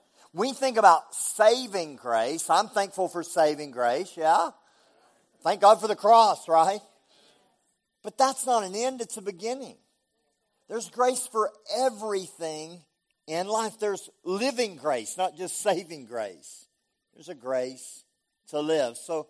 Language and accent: English; Texas, United States; I'm from Texas, so I have to put limits on it somewhere.